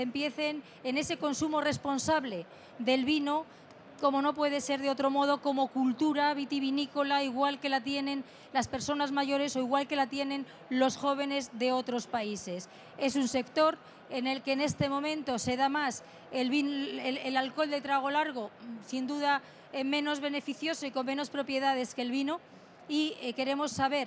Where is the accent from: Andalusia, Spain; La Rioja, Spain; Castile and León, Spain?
Castile and León, Spain; mi corazón entenderéis que esté en mi tierra